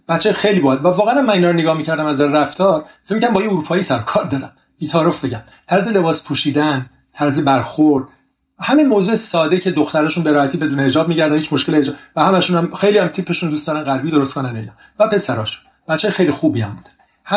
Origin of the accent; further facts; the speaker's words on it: Tehran, Tehran Province, Iran; چون من توی محله ارمنی نشین تهران بزرگ شدم، خیابون فرای جنوبی سهروردی الان و نزدیک 25 شهریور، فکر کنم حدود کلاس اول راهنمایی بود رفتیم اونجا، یعنی من میشدم حساب کنید 12 سال،